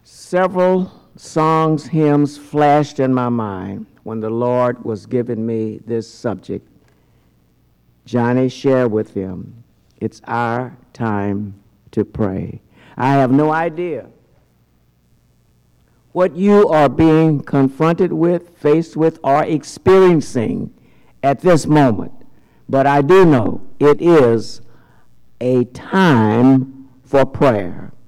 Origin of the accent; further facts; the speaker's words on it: San Francisco, California, United States; also born or lived in Texas; The next hymn that came to my mind was growing up in San Francisco in the age of five. We arrived there from Texas because Dad re-enlisted after the Korean conflict